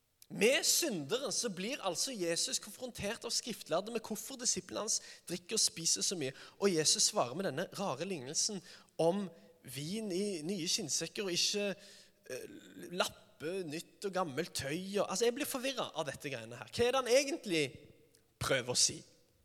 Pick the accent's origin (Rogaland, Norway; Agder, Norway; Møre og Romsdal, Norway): Rogaland, Norway; Sandnes; Jeg vokste opp ganske greit i Sandnes City.